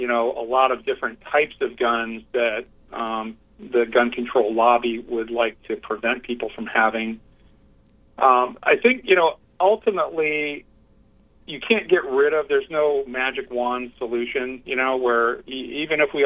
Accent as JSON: {"language": "English", "country": "United States", "said": "we, as Americans, get our rights from God, not from the government."}